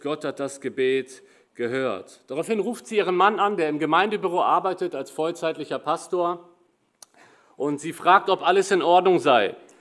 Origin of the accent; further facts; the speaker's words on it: Cologne, North Rhine-Westphalia, Germany; so freuen wir uns als Kölner auch über die Verbundenheit zu euch